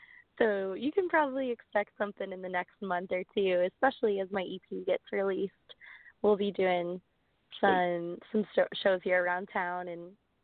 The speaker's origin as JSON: {"language": "English", "town": "Glenview", "region": "Illinois", "country": "United States", "tie": "born or raised there", "said": "it was in my hometown actually. So it was really special at a place called the Rock House in Glenview, mm-hmm. Illinois. It's right north of Chicago."}